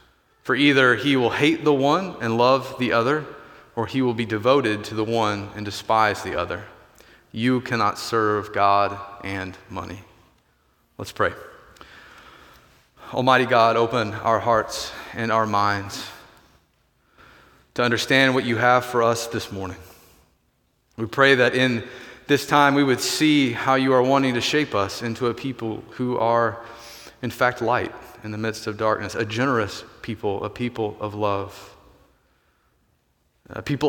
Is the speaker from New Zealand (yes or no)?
no; the South, United States; accent: drawl; So, I grew up in the South. Some of you might know that. Some of you might not. I feel like my drawl is going away.